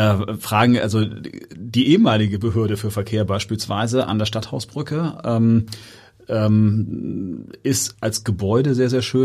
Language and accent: German; Hamburg, Germany; Natürlich, Hamburg ist meine Heimatstadt